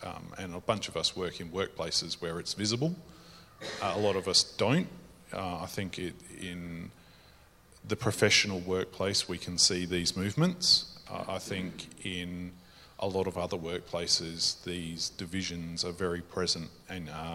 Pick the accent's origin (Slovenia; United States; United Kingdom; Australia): Australia; Whyalla, South Australia; growing up in Wyala is an educational experience in itself